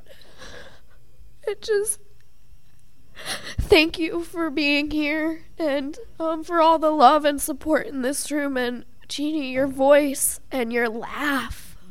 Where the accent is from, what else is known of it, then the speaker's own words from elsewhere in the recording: Colorado, United States; I'm from Colorado, and I'm down here. I put myself in treatment.